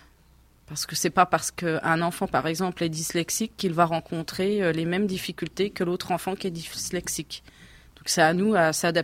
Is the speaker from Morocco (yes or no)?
no; Pont-à-Mousson, Grand Est, France; je suis arrivée sur Commercy. Je suis originaire de Pont-à-Mousson.